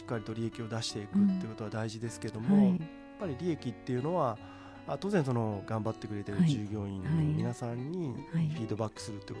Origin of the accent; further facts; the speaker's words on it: Hiroshima, Japan; 地元広島っていう場所に足場を置いて